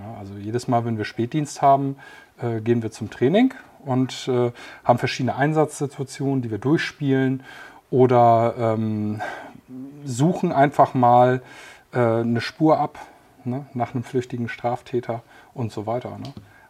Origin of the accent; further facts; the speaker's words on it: Lower Saxony, Germany; ich komme gebürtig aus Niedersachsen, bin dort mit Hunden aufgewachsen